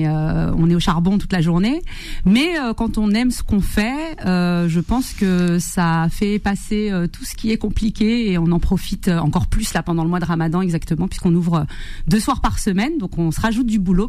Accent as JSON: {"language": "French", "country": "France", "tie": "born there", "said": "je suis née en France"}